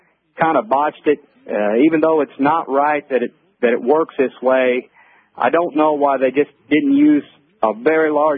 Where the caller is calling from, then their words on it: Missouri, United States; I'm calling from Missouri, Alex.